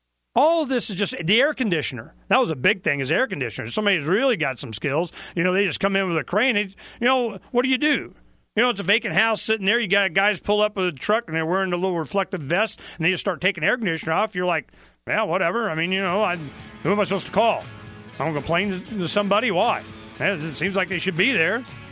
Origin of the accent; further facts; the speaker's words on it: Dade City, Florida, United States; born there; I was born in Pasco County, Dade City, Florida. It's like 35 miles northeast of Tampa.